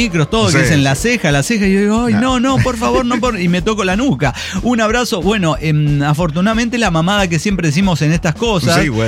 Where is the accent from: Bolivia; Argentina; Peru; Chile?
Bolivia; La Paz; now in Cochabamba, Bolivia; actualmente vivo en Cochabamba. Gracias a ello los conocí en la Troje, como les dije a ustedes, pero soy originario de La Paz. Estudiaba y trabajaba en el Alto.